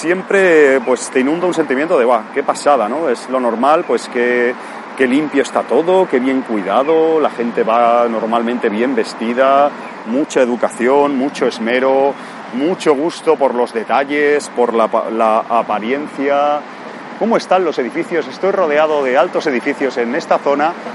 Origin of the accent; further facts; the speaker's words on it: Barcelona, Catalonia, Spain; now in Japan; cuando vengo de mi país, cuando vengo de España, en este caso de Barcelona.